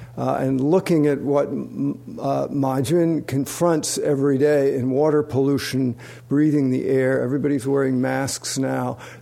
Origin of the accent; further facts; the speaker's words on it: New York, United States; I grew up in New York. As a kid, every morning you'd wake up, there'd be a layer of grit, of soot on the windowsill, because we burn coal.